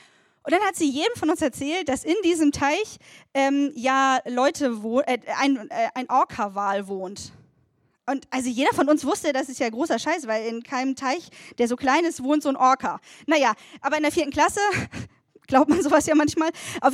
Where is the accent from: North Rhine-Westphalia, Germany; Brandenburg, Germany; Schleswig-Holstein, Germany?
Schleswig-Holstein, Germany; ich komme aus Schleswig-Holstein, das ist ja das schönste Bundesland der Welt, und ich wohnte in der Nähe von Hamburg.